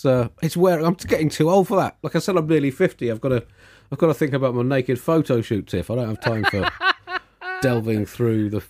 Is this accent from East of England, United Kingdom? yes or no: no; Tunbridge Wells, South East England, United Kingdom; there's a prominent broadsheet newspaper in this country that I grew up with living in Tunbridge Wells.